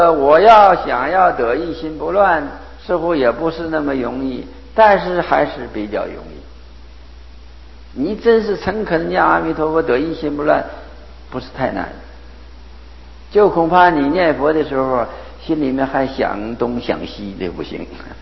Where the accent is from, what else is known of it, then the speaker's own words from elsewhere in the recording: China; 鸠摩罗什法师翻的经啊，就是契合我们中国人的胃口。